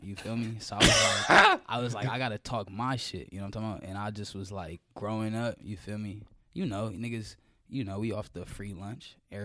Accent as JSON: {"language": "English", "region": "Georgia", "country": "United States", "tie": "born or raised there", "said": "But I grew up in DeKalb County. And then my last 3 years of high school, wiggled up to the North Side"}